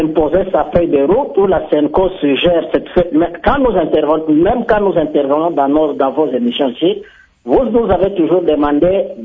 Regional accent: DR Congo; Mais mon ami Gérard, nous sommes Congolais.

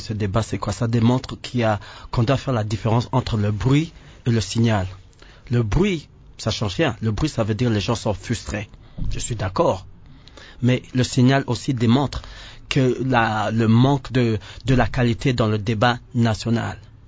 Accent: DR Congo; Je suis congolais comme tout le monde.

